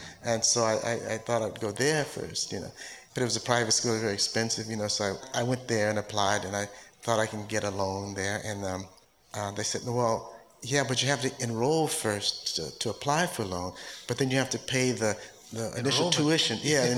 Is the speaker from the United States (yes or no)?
yes; South Central, California, United States; Well, I grew up in South Central, and beyond that, it was sort of undeveloped to a large extent.